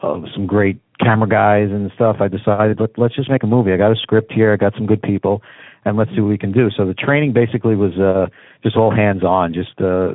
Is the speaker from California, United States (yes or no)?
no; Brooklyn, New York, United States; moved away as an adult; now in New Jersey, United States; Well, I was born in Brooklyn, New York. I lived there for most of my life until I got married and moved out to Jersey. Been there for the last 19 years with the family.